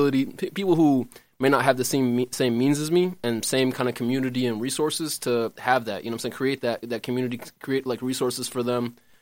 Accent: Palestine; now in United States; Obviously, I'm from Palestine.

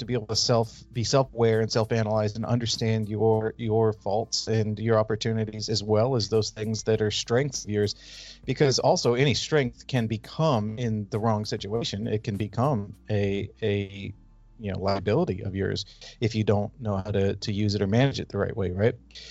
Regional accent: California, United States; So I grew up in Northern California.

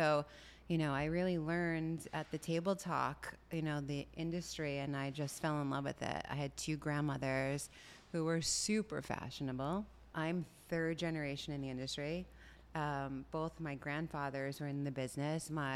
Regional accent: Long Island, New York, United States; I grew up in Long Island, New York.

